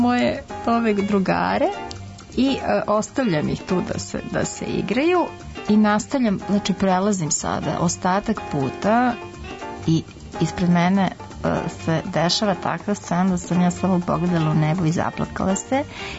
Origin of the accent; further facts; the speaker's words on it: Serbia; moj pasoš je srpski pasoš. Ja sam rekla: ne, ja dolazim iz Srbije.